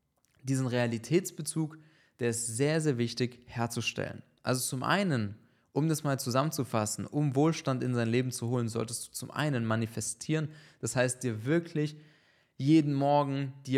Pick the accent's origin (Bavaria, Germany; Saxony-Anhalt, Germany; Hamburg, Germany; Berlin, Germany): Bavaria, Germany; Würzburg; so jetzt in Würzburg, in meiner Heimatstadt